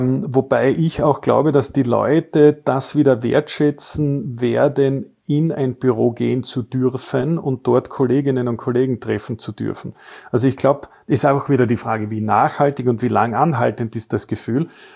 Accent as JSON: {"language": "German", "region": "Carinthia", "country": "Austria", "said": "ich komme aus Oberkärnten und eigentlich eher eine verschlafene Region, die jetzt am Innovationsradar nicht allzu hoch angesiedelt ist, möchte man meinen."}